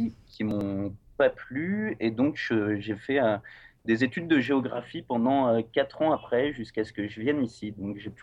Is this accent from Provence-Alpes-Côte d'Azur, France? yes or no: no; Le Mans, Pays de la Loire, France; J'ai grandi au Mans, une petite ville dans l'ouest de la France.